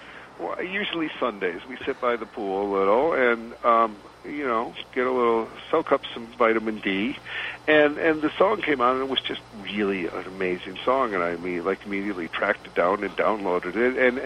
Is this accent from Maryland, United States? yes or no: no; Flint, Michigan, United States; I spend most of my time between L.A. and New York, but I grew up in Flint, Michigan, and I'm kind of a guy of the people